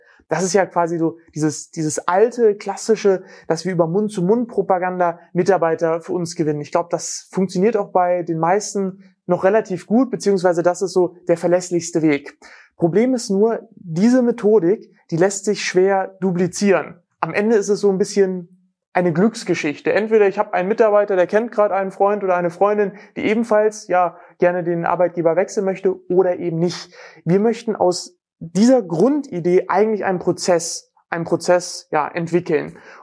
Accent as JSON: {"language": "German", "town": "Braunschweig", "region": "Lower Saxony", "country": "Germany", "said": "Ich komme aus Braunschweig, das bedeutet aus Deutschland, liegt bei Hannover, ist von Hamburg beispielsweise um die 2 Stunden entfernt."}